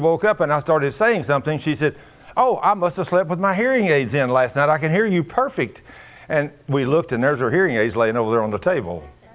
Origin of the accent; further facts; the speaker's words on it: Texas, United States; they're Norwegian and I'm Texas English.